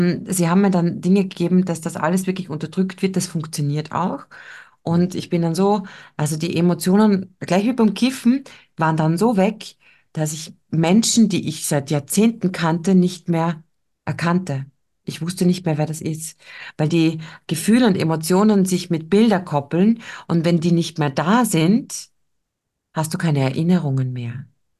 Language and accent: German; Styria, Austria; accent: Styrian dialect; weil ich bin ja Steirerin, ich habe ein bisschen einen Dialekt